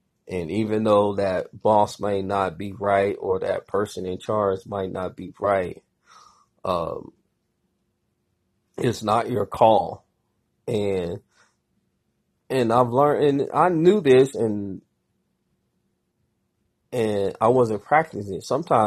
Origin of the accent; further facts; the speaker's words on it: Midwest, United States; I'm from the Midwest, so I'm not afraid to speak my mind, and a lot of people can't handle that.